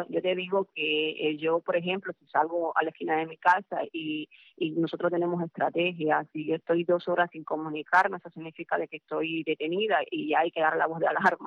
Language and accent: Spanish; Cuba; moved away; Yo me fui de Cuba en el 96